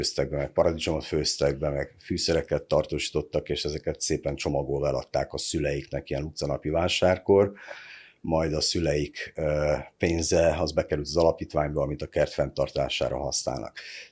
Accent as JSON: {"language": "Hungarian", "region": "Transylvania", "country": "Romania", "tie": "born or raised there", "said": "csak hogy Erdélyben nőttem fel"}